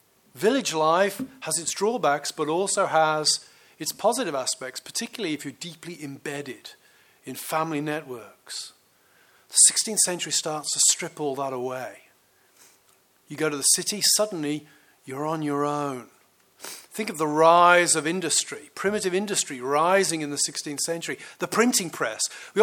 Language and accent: English; Birmingham, West Midlands, United Kingdom; born there; I was born in Birmingham in the United Kingdom, and then I moved to a fairly rural area, but I moved there with my family as outsiders.